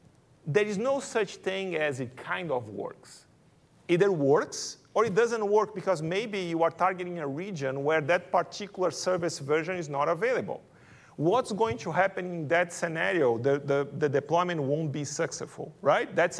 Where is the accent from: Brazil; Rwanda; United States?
Brazil; accent: Brazilian; English is a second language; you notice by my accent, I'm Brazilian, right?